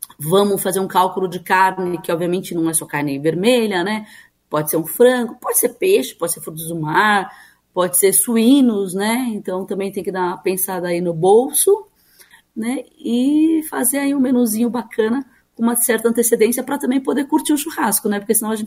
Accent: Presidente Prudente, São Paulo, Brazil; Eu nasci em São Paulo, mas eu cresci no interior de São Paulo, em Presidente Prudente, é bem no oeste paulista

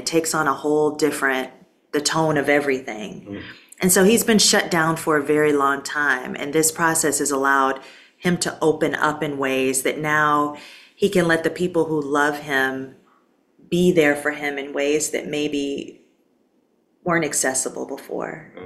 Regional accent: Detroit, Michigan, United States; because it makes me understand something that I always knew growing up in Detroit.

